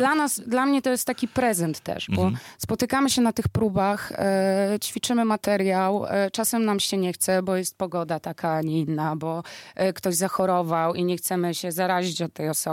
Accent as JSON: {"language": "Polish", "town": "Białystok", "region": "Podlaskie Voivodeship", "country": "Poland", "said": "my jesteśmy z Białegostoku"}